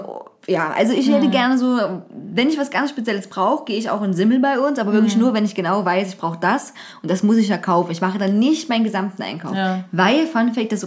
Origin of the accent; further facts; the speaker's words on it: Zwickau, Saxony, Germany; Also bei uns in Zwickau war es auch mal so Klobus.